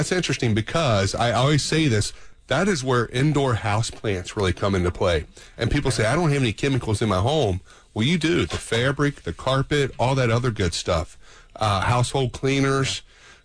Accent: Kentucky, United States; I'm from Kentucky, so it's, I feel good.

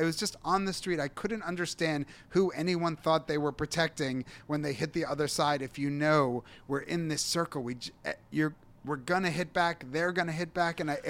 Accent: United States; moved away as an adult; now in Israel; he was Australian, you know, I'm American, but this idea that like, you know, maybe he got more Zionist Israel and I got more biblical Israel, but we'd both moved there.

